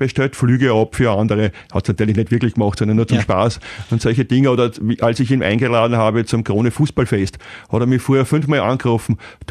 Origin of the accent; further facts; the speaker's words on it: Vienna, Austria; Ich bin ja in Wien zur Schule gegangen.